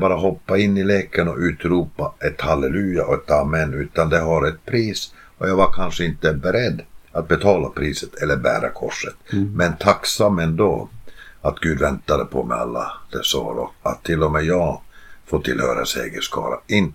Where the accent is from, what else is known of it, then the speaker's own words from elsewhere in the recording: Jakobstad, Ostrobothnia, Finland; Där jag växte upp i Finland i en stad som heter Jakobstad.